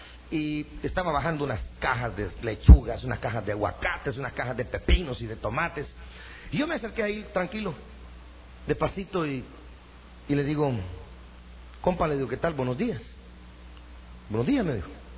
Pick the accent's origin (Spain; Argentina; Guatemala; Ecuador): Guatemala; Bueno, usted no es de por aquí, ¿verdad? Me dijo. No, soy, le digo, soy guatemalteco.